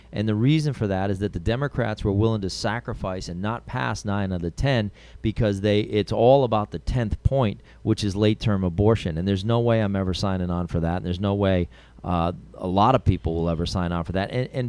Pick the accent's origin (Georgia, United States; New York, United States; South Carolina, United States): New York, United States; Schaghticoke; running back and forth between my hometown of Scaticoke, where the Scaticoke Fair starts today as well